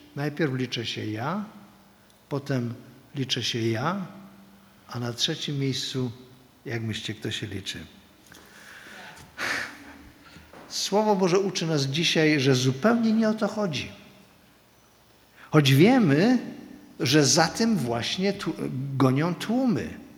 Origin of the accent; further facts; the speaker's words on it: Silesian Voivodeship, Poland; I ponieważ jestem Hanys zagorzałym kibicem piłki nożnej